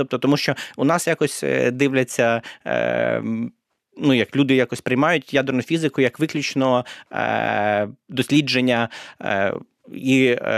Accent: Zhytomyr, Zhytomyr Oblast, Ukraine; оскільки я з Житомира

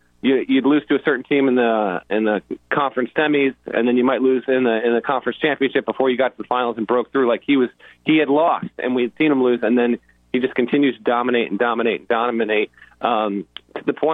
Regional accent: Vermont, United States; I grew up in Vermont as a Bulls fan.

